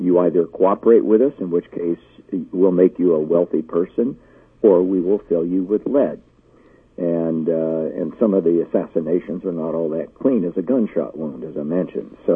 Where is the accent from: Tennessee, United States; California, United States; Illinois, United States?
California, United States; San Diego; I grew up in San Diego, as I mentioned, and I spent the first 48 years of my life on a border town